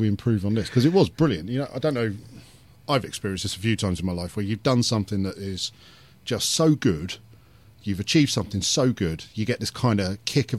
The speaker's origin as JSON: {"language": "English", "town": "Peterborough", "region": "East of England", "country": "United Kingdom", "tie": "born or raised there", "said": "we grew up in Peterborough, went to Helway School, and then went off to a college in Coventry for people with disabilities."}